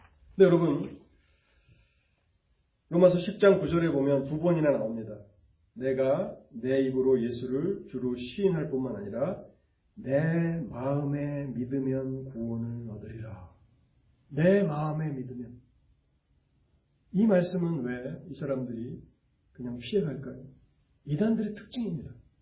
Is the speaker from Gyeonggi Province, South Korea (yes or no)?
yes; Gyeonggi Province, South Korea; 저는 고향이 경기도인데